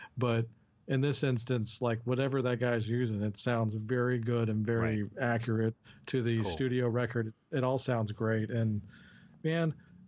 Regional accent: Texas, United States; I'm from the Dallas-Fort Worth area in Texas.

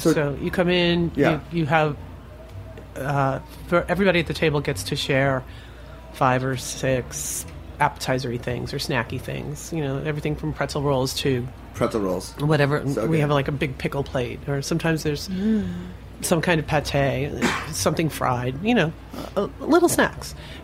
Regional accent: Pennsylvania, United States; also born or lived in Baltimore / Washington, D.C.; now in New York, United States; I'm from Pennsylvania. Okay. I'm trained as a pastry chef. I went to pastry school in Baltimore.

